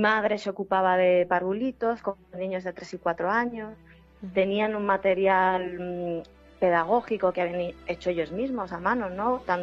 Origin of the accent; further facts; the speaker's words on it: Valverde de la Vera, Extremadura, Spain; Yo crecí en Valverde de la Vera, mi familia es de la Vera y del Valle del Jerte, y somos familia numerosa, 4 hermanos